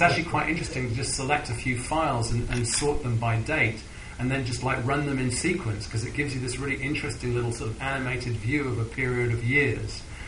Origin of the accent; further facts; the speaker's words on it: London, United Kingdom; You know, I was growing up in London. I was a teenager in London.